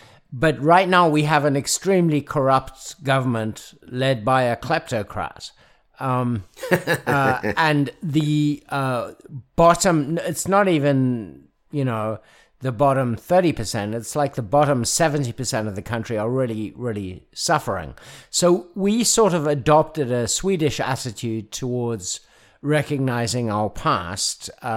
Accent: South Africa; as a South African

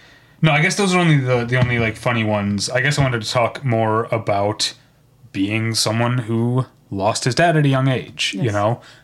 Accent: Midwest, United States; But I'm saying, as a Midwesterner, I don't know if anyone would say fancy tofu sushi bagels

